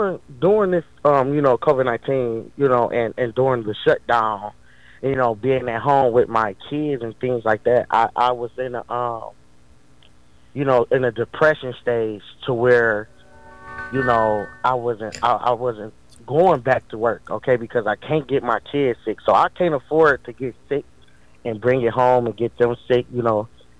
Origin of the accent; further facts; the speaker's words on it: Detroit, Michigan, United States; I'm born and raised in Detroit.